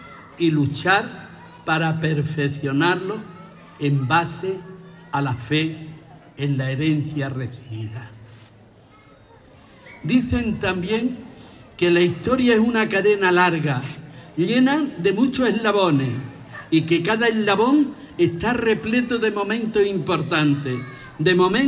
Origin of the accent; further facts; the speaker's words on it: Fuente Palmera, Andalusia, Spain; born there; Nací en Fuente Palmera hace muchos años ya.